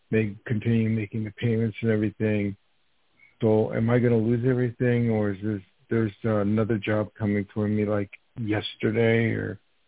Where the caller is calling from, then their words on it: New York, United States; Oh, I'm sorry. I'm calling from New York.